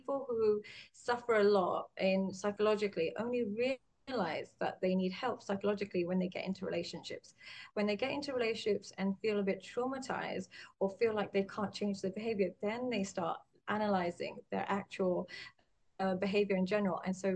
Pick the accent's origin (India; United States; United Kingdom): United Kingdom; London; accent: English; now in Dubai, United Arab Emirates; I'm from Dubai. I'm living in Dubai for the last couple of years. I'm born and raised in London, hence the English accent, but I'm actually now residing in Dubai